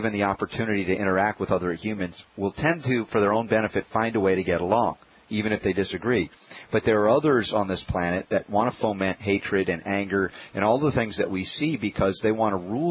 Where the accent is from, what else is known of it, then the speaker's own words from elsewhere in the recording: the South, United States; I'm a Southerner transplanted.